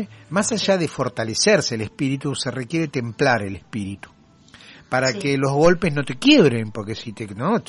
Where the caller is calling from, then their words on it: Lomas de Zamora, Buenos Aires Province, Argentina; de Lomas de Zamora, les mando saludos.